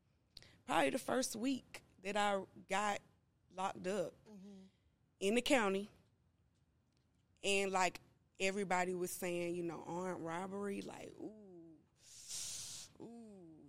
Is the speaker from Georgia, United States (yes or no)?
yes; Ellenwood, Georgia, United States; also born or lived in Ashby; I'm originally from Ashby, but my mom married my dad, and we moved to Glen, to Ellenwood, I mean, and on the east side. So that's where I was raised at.